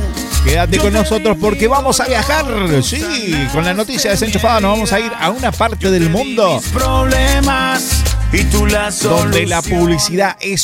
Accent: Santa Fe, Argentina; now in Córdoba, Argentina; Y ahí es donde vuelvo a decir, no, soy de provincia de Santa Fe, amigo. Soy santafesino.

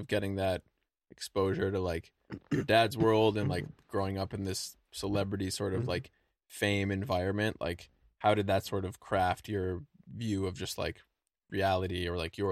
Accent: Beverly Hills, California, United States; I grew up in LA too. I grew up in Beverly Hills mainly, and kind of went to private school my whole life

